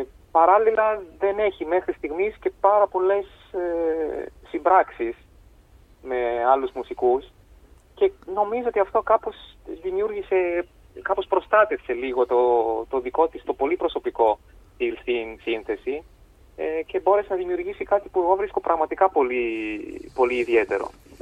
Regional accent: Milan, Lombardy, Italy; Greek is a second language; now in Greece; Είμαι από το Μιλάνο.

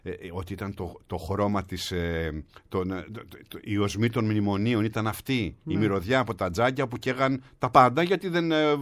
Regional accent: Greece; το χωριό μου που είναι στα 1200 υψόμετρο και είναι στις παρυφές, στα όρια Λαρίσης Πιερίας

